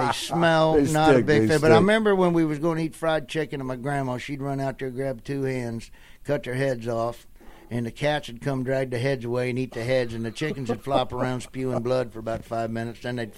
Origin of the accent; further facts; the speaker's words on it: Nebraska, United States; Now, Nebraska, I got a special love. It's my home state.